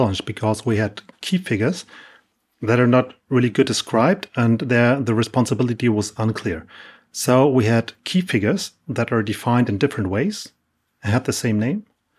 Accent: Hamburg, Germany; English is a second language; I'm from Hamburg, Germany.

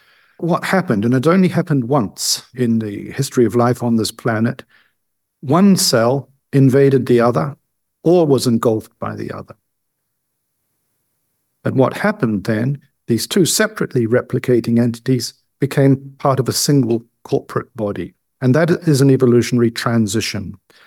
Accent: New Zealand; moved away as an adult; I'm a New Zealander by birth, grew up there, did my PhD there, and then spent most of the rest of my life abroad.

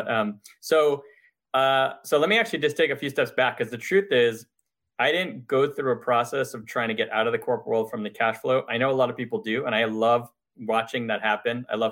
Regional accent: Montreal, Quebec, Canada; moved away as an adult; now in United States; my family in Montreal, where I'm from. So I'm from Canada. I moved to the US in 1998 when I did my MBA. So I lived half my life there, half my life here now.

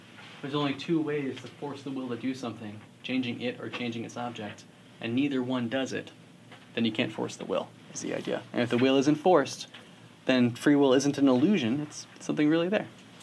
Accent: Minnesota, United States; I'm from Minnesota. The streets are always cold.

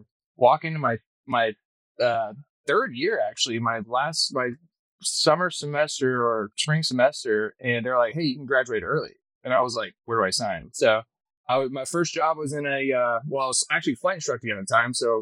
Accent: Austin, Texas, United States; So I'm the unicorn of Central Texas, I guess. I'm born and raised in Austin. I've been kind of stuck here.

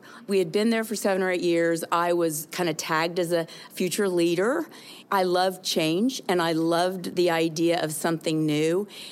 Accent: Wichita, Kansas, United States; now in Omaha, United States; Okay, so I grew up in Wichita, Kansas, and middle class and a very, very strong family life, extended family

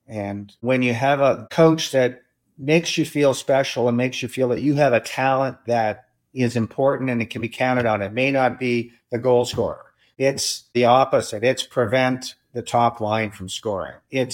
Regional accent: Burlington, Ontario, Canada; I grew up in Burlington and played in Burlington with the Cougars, the tier two.

